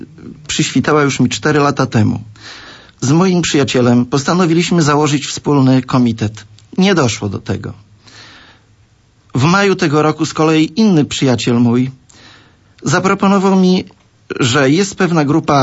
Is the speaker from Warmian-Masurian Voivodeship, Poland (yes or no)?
yes; Gołdap, Warmian-Masurian Voivodeship, Poland; Ja jestem gołdapianinem. Witam wszystkich mieszkańców naszej małej ojczyzny. Bardzo serdecznie pozdrawiam. Urodziłem się w naszym mieście przed 52 laty. Tu mieszkam praktycznie cały czas. Tu założyłem rodzinę.